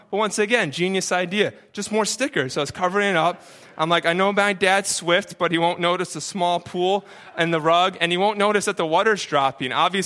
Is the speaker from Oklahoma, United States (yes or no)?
no; Greenwich, Connecticut, United States; I remember growing up in Greenwich, Connecticut